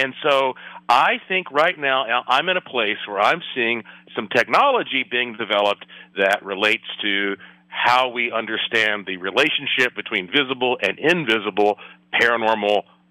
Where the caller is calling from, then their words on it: Las Vegas, Nevada, United States; And, of course, I'm joining you from Las Vegas, Nevada.